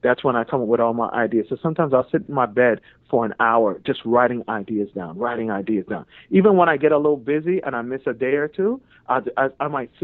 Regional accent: Jamaica; born there; I'm from a third world country. I was born in Jamaica, right?

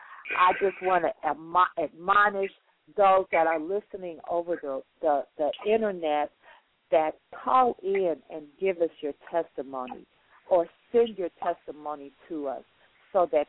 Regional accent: Chicago, Illinois, United States; It feels like when back home, and I'm originally from Chicago, and we used to have testimony service

